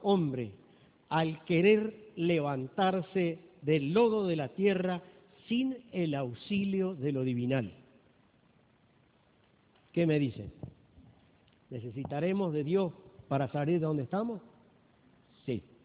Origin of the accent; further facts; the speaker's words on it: Argentina; Nosotros como, tal vez como argentino, como latino, lo que tenemos es, queremos resultados ya.